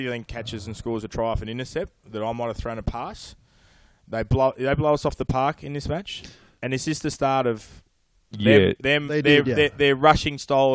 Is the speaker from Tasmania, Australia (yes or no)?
no; Newcastle, New South Wales, Australia; I grew up in Newcastle, so I didn't really have a local derby.